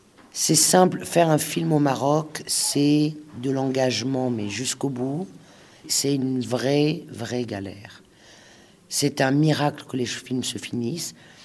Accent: Lille, Hauts-de-France, France; born there; Je suis née à Lille en 63

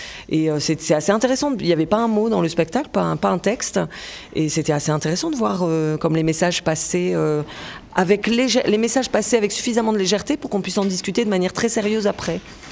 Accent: Lille, Hauts-de-France, France; Je suis originaire de Lille, donc je suis assez contente de ça, en fait.

